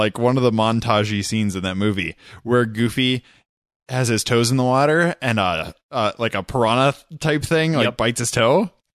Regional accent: South Dakota, United States; a part of it could be that I come from South Dakota, you know, a little landlocked South Dakota, about as far away from an ocean as you can get.

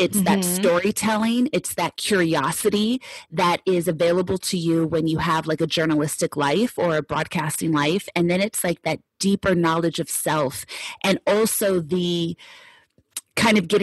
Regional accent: Los Angeles, California, United States; I grew up in Los Angeles. I'm an LA native.

